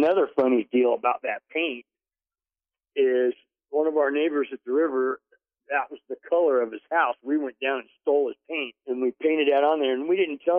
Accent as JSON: {"language": "English", "town": "Inglewood", "region": "California", "country": "United States", "tie": "born or raised there", "said": "Yes, I grew up in Inglewood, and he grew up in Orange."}